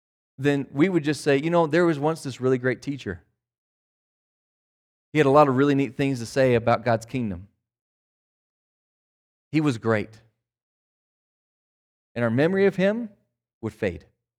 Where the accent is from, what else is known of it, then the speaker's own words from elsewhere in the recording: United States; Remember, I've been here 15 years, but I'm an American, right?